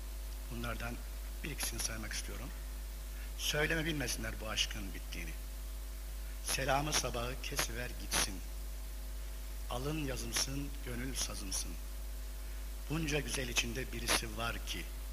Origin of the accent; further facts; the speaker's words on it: Malatya, Turkey; born there; 1941, Malatya doğumluyum.